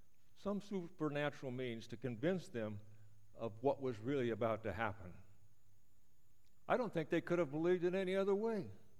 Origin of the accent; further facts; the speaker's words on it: California, United States; also born or lived in Oregon; I grew up in Southern California on a dairy where we made a living off of udders. And then we moved to Oregon. We still had a dairy.